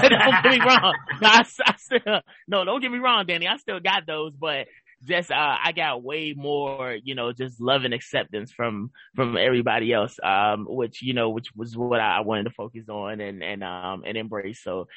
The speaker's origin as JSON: {"language": "English", "region": "Virginia", "country": "United States", "said": "I'm originally from Virginia. Shout out to the Old Dominion State, you know, my people."}